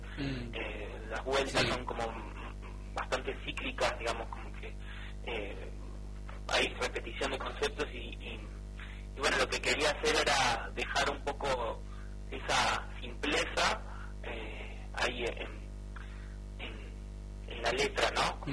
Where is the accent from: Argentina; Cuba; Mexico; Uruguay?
Argentina; Mar del Plata, Buenos Aires Province; hace un buen tiempo ya que vivo en Temperley. Soy marplatense, pero hace un buen rato ya, unos 8 o 10 años que vivo acá. Así que ya se puede decir que soy bonaerense.